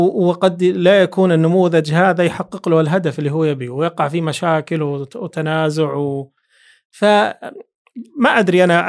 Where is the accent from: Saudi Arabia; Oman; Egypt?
Saudi Arabia; ولذلك عندنا في السعودية نزلت تطبيقات كثيرة